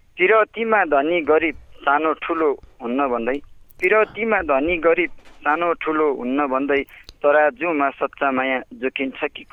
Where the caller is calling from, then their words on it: Mayatal, Karnali Province, Nepal; Chaukuni 5 मायातलबाट